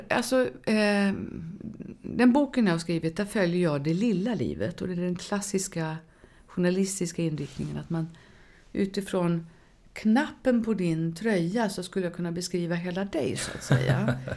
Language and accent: Swedish; Sweden; Jag är en svensk muslim.